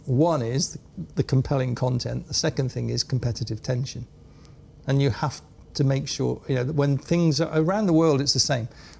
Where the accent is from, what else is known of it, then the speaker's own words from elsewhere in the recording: Bristol, South West England, United Kingdom; this might sound crazy, the fact that I was from Bristol.